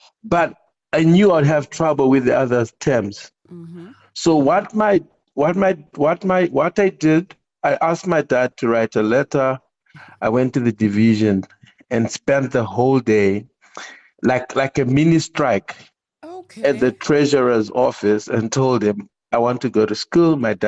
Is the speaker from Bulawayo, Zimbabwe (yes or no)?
no; Solusi, Matabeleland South, Zimbabwe; I grew up in Solusi, Zimbabwe.